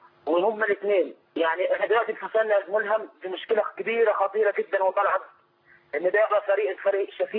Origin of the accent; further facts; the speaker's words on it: Egypt; now in Qatar; أنا مواطن مصري شغال في قطر